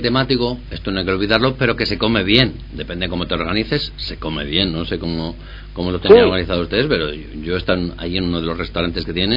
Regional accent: Spain; que somos así los españoles

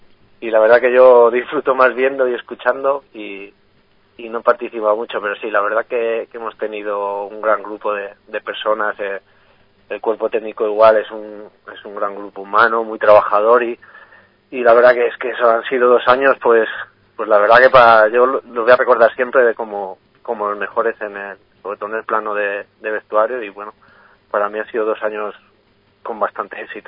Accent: Salamanca, Castile and León, Spain; yo que soy de Salamanca, mucha gente te comenta

